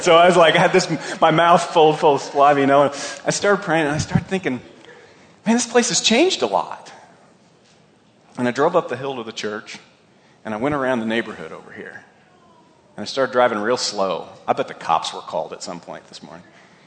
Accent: Ellettsville, Indiana, United States; I grew up in Ellettsville, and I haven't been around Ellettsville for a while

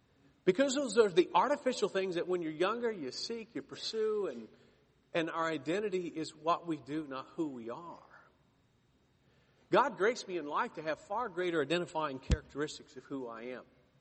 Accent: Deep South, United States; even though I'm from the Deep South, I needed honest pagans.

